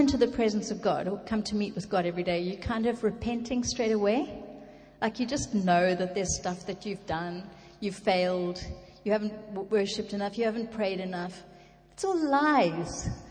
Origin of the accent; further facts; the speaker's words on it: South Africa; I'm a South African and I was a bit of a naughty girl and I was rebelling against a religion, actually, because I was brought up in a religious environment